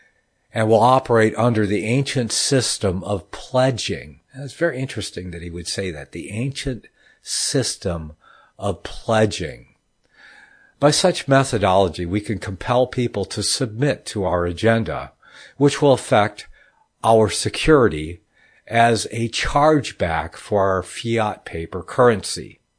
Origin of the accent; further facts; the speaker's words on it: United States; I have the right to, as an American citizen, you know, in the land of the free, I have the right to not participate.